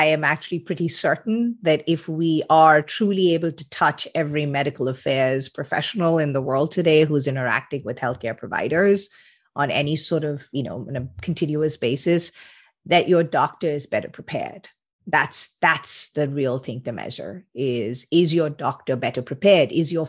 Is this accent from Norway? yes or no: no; Kolkata, West Bengal, India; I grew up in Calcutta and went to college in Delhi, a very different environment than the one I inhabit today.